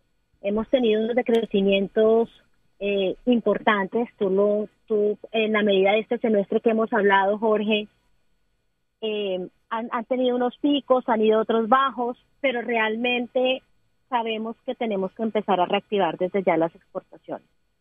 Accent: Barranquilla, Atlántico, Colombia; yo creo que nosotros como barranquilleros y como empresarios, como emprendedores, hay que acoger esta clase de eventos

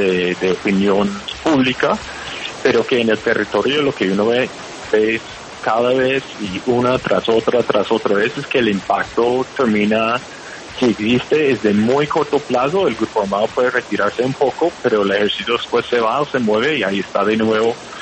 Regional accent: Connecticut, United States; Spanish is a second language; Yo soy de Connecticut, en Estados Unidos.

